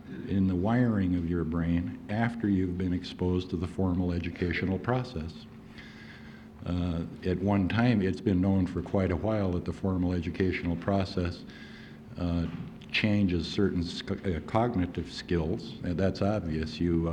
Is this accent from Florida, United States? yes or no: no; Kotzebue, Alaska, United States; I came from Kotzebue originally, and I was culturally an Eskimo.